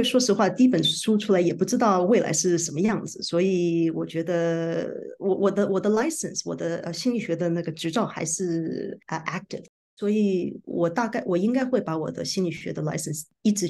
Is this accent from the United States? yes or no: yes; New York, United States; Chinese is a second language; also born or lived in Taiwan; 我是台湾生的，大概9岁的时候，8岁的时候，我是全家从台湾搬到纽约，所以我是纽约长大的。我中文不是很好，就是这个原因，因为我是，大部分是搬来美国以后就开始讲英文。